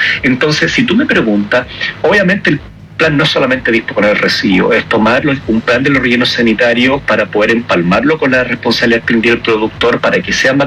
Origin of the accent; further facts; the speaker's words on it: Iquique, Tarapacá, Chile; Igual que yo soy de Iquique, el comportamiento de la gente de Iquique es muy distinto al comportamiento de la gente que vive en Valdivia